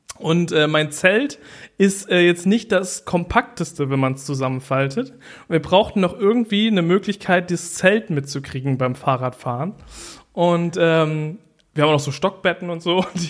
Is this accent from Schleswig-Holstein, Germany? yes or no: no; Lower Saxony, Germany; so als Ostfriese noch nicht auf jeder ostfriesischen Insel gewesen zu sein, ist auch irgendwie peinlich, ne?